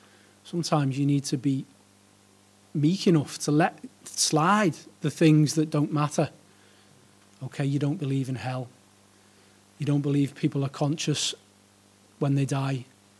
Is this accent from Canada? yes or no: no; United Kingdom; because we're all British.